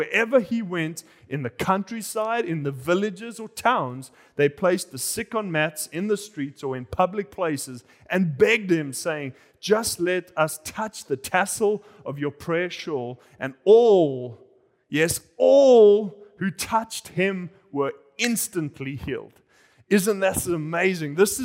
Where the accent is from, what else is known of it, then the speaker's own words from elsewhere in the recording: South Africa; now in Tokyo, Japan; I grew up in South Africa, and a few years ago, my friend started a coffee shop